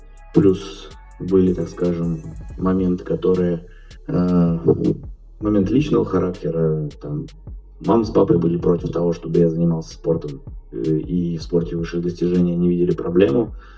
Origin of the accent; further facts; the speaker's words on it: Yaroslavl, Yaroslavl Oblast, Russia; Я родился в Ярославской области и как бы поддерживаю эту команду достаточно давно.